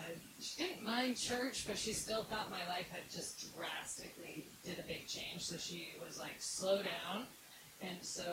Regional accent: Seattle, Washington, United States; From the States, we are a cold, rainy state, but we do get some sunshine.

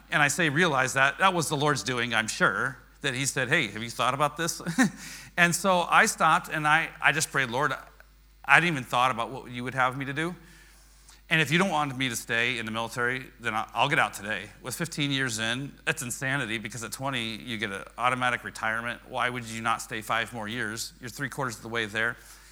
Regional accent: Oregon, United States; I grew up in Oregon. She grew up in Florida.

